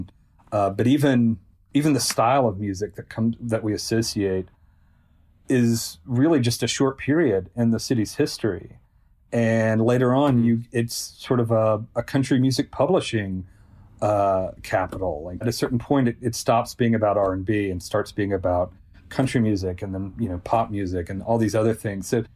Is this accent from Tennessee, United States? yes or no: yes; Selmer, Tennessee, United States; this stretch of highway between Selmer, Tennessee, which is my hometown, and Adamsville, Tennessee.